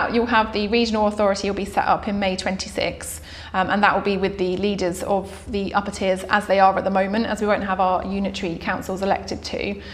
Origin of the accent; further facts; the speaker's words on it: Worthing, South East England, United Kingdom; I grew up in Worthing, and I've got three children living in Worthing as well.